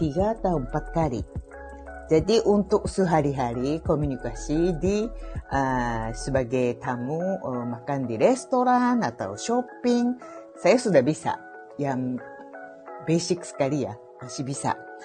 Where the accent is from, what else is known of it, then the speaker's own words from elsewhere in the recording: Japan; Indonesian is a second language; Tetangga saya orang Jepang juga.